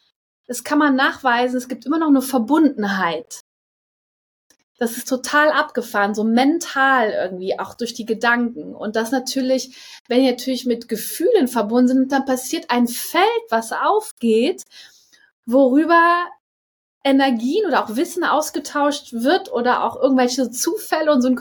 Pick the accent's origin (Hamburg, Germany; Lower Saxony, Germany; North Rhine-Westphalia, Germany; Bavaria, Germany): Hamburg, Germany; now in France; nach Hamburg, in meine alte Heimat.